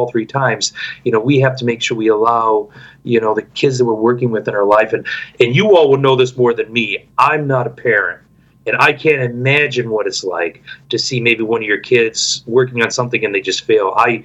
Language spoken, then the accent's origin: English; Midwest, United States; which as a boy growing up in the Midwest, you know, in farmland